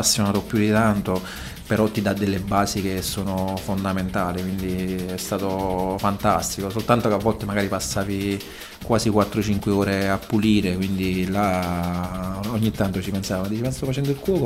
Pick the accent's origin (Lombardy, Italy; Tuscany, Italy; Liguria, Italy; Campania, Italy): Campania, Italy; Naples; io da napoletano non l'ho riflettuto